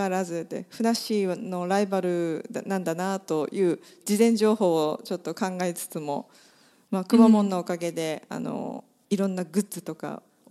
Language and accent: Japanese; Kumamoto, Japan; 地元の熊本とあと所要で東京と中期滞在のような感じでいたら、